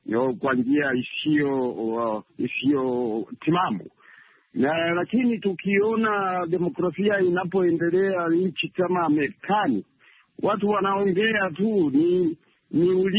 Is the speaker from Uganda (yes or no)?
yes; Uganda; nikirudi hapa nyumbani kwetu Uganda